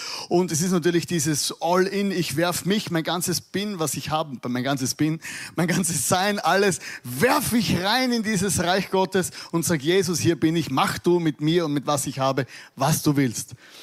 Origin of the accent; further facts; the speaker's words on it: Styria, Austria; Und in unserer Welt, wo ich herkomme, Südsteiermark.